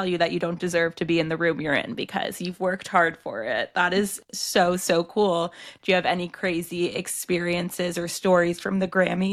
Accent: Boston, Massachusetts, United States; especially because I grew up in Boston, which is like literally the opposite side of the world, or not the world, the country from LA.

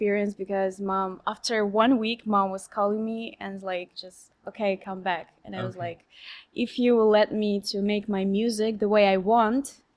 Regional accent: Tashkent, Uzbekistan; I'm from Uzbekistan, from the capital city, Tashkent.

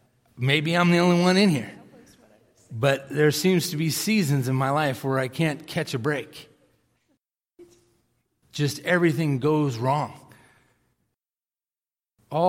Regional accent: Millis, Massachusetts, United States; I grew up in Millis, Massachusetts. We had one streetlight in the town. We had our McDonald's. The town next door had Burger King. That was Medway.

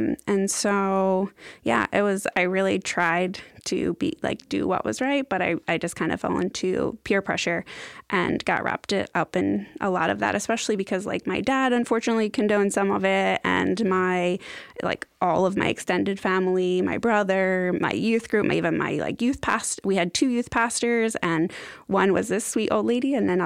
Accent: Philadelphia, Pennsylvania, United States; So I grew up in Philadelphia, and I was raised Methodist, Baptist, non-denominational.

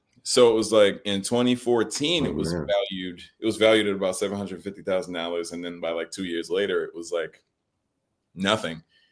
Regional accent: New York, United States; first language Haitian Creole; English is a second language; I believe Haitian Creole was my first language, and then I learned English from the world. So, I mean, like, we grew up in the Jamaica, Queens area, specifically Queens Village. Yeah, it was a very, very working class family.

